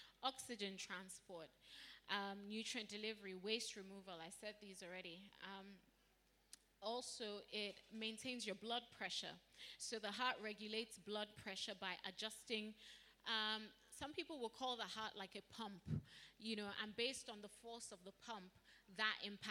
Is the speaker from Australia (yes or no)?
no; Dublin, Leinster, Ireland; when I was growing up in Dublin